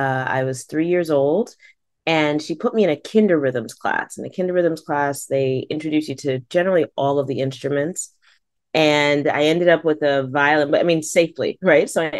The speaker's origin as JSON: {"language": "English", "town": "Stratford", "region": "Connecticut", "country": "United States", "tie": "born or raised there", "said": "But then also, I grew up in Fairfield County, and I do want to recognize that growing up in Stratford, when I grew up, there was not a string program."}